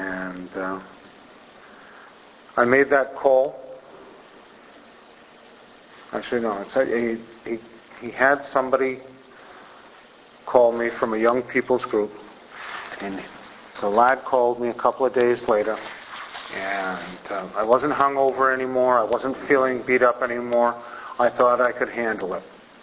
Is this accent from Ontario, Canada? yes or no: no; Châteauguay, Quebec, Canada; I certainly wasn't going to do it in the town I grew up in Châteauguay.